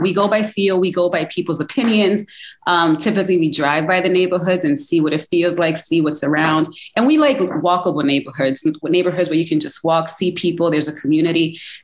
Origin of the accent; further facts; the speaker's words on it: New York City, New York, United States; And I'm from New York City, so being close to home made a lot of sense.